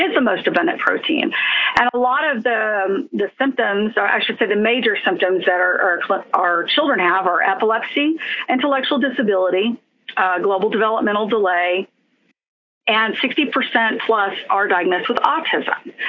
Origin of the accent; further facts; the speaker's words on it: Houston, Texas, United States; Actually, I'm from Texas, and Houston grew born and raised in Houston.